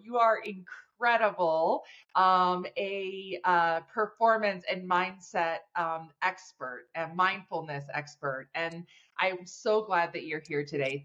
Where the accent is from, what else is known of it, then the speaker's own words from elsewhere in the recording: Ann Arbor, Michigan, United States; I caught myself saying this recently about my hometown in Ann Arbor, where I actually feel different when I go back there now.